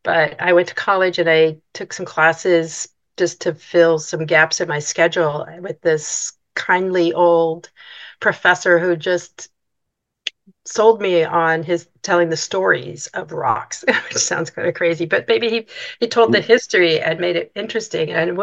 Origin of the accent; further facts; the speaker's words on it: Kansas City, Missouri, United States; Kansas City, Missouri.